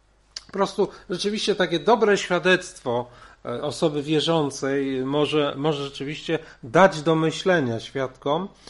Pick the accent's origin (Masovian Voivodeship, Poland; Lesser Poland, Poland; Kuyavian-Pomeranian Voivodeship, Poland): Kuyavian-Pomeranian Voivodeship, Poland; Toruń; w Toruniu, skąd pochodzę